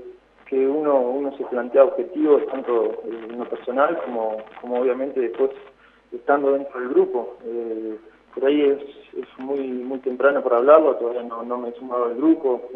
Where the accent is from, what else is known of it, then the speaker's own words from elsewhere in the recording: Sarmiento, Santa Fe, Argentina; Domingo Faustino Sarmiento, así es, de la localidad de Sarmiento, en la provincia de Santa Fe, en el interior, cerca de Rafaela o de Sunchales, pueden conocer, a unos 100 kilómetros de la capital